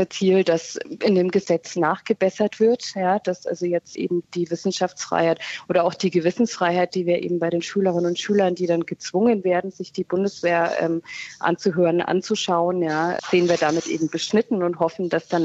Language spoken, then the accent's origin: German; Nuremberg, Bavaria, Germany; Also in meiner Heimatstadt Nürnberg